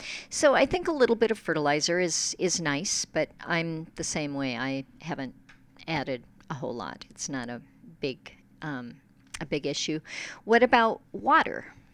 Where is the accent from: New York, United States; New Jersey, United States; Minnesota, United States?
Minnesota, United States; Where I grew up in Minnesota, my mom would always plant like 3 or 4 squash